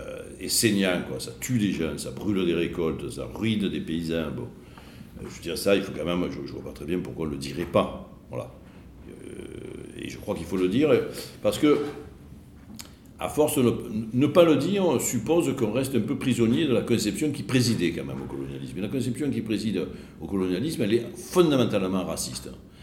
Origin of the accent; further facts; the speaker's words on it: France; Donc, mais la France, donc, je suis français, donc je prends une part du « nous », bien sûr...